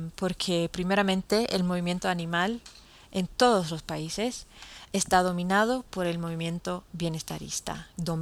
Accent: New Zealand; Spanish is a second language; especialmente en mi país Nueva Zelanda que la gente no me gusta, no me conviene a mí, porque yo siento diferente ya porque yo he vivido entre los dominicanos

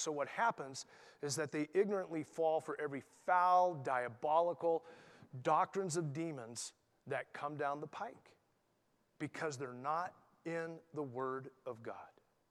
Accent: Ireland; Really? I'm an Irishman.

